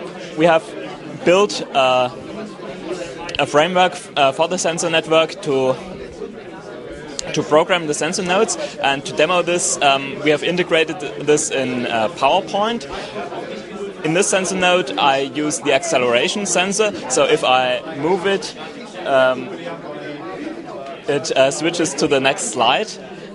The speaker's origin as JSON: {"language": "English", "country": "Germany", "said": "from Germany."}